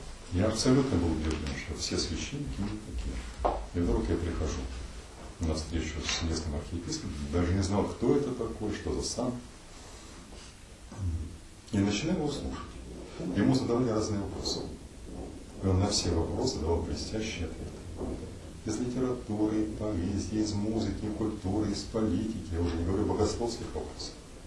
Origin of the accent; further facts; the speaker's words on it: Irkutsk, Irkutsk Oblast, Russia; я сам из Иркутска